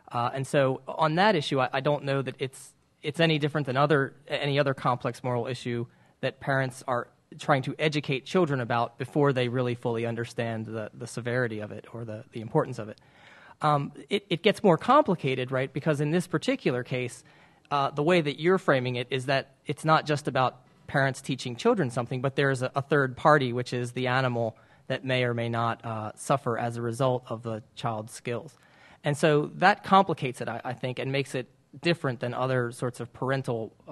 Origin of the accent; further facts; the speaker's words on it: Baltimore, Maryland, United States; born there; I was born around Baltimore, but I did grow up essentially in a rural area, and most of my friends hunted.